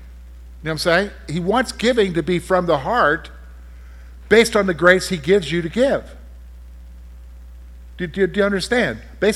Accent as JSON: {"language": "English", "region": "the South", "country": "United States", "said": "because I was from the South and everybody in the South wore a suit, I wore a suit"}